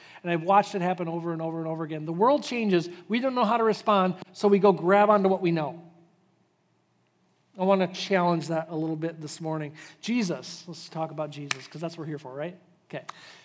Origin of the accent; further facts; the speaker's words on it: Zeeland, Michigan, United States; I grew up in Zeeland, Michigan, and living in Zeeland, Michigan, I didn't know much about the rest of the world.